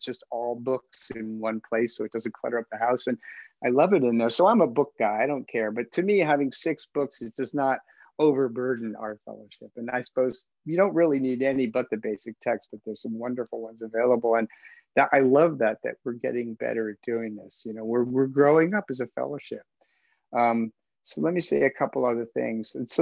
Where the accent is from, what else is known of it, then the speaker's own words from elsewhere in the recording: United States; People just, you know, maybe because we're American and we like to fight our way out of the bar that we walked into.